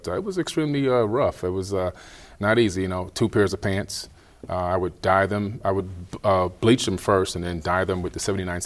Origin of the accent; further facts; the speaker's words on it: Opa-locka, Florida, United States; also born or lived in Queens, New York; Initially, I was born in New York, in Queens, and then as a young child, age of seven, moved down to Miami, Florida, to a place called Opa-locka.